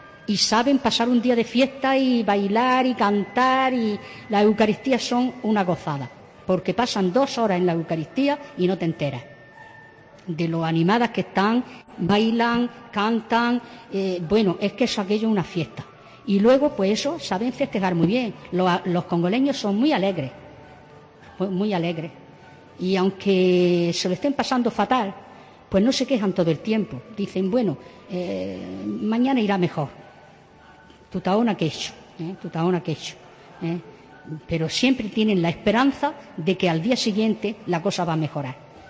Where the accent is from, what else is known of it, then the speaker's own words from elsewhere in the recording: Andalusia, Spain; Yo soy de la Alpujarra de Granada.